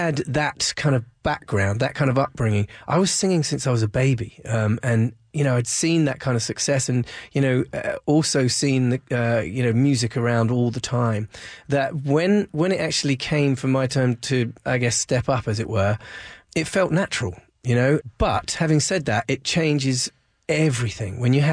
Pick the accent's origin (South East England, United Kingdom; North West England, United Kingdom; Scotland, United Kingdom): South East England, United Kingdom; Windsor; born there; I was born in Windsor, which is where the Queen comes from, darling.